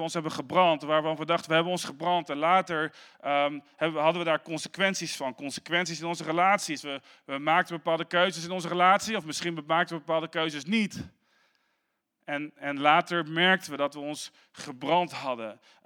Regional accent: Westervoort, Gelderland, Netherlands; born there; Ik ben geboren in de Arnhem, in Westvoort.

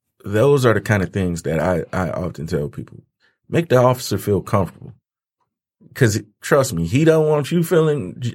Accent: Detroit, Michigan, United States; We're Detroiters.

